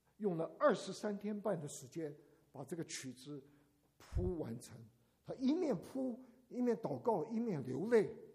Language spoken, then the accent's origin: Chinese; Taiwan; 我讲第二个故事，我从台湾来